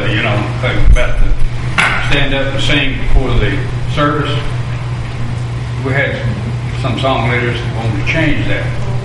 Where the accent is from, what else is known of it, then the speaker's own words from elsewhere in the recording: Texas, United States; I was raised in East Texas, and of course, we had plenty of flies down there.